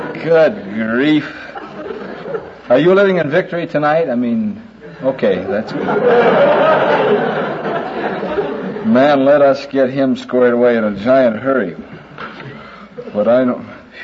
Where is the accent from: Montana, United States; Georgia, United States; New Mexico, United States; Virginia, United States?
New Mexico, United States; Albuquerque; I'm from Albuquerque.